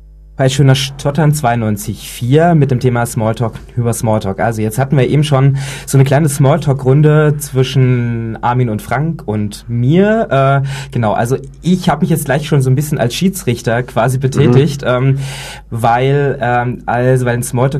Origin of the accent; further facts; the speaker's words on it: Harz, Germany; also ich komme ursprünglich aus dem Harz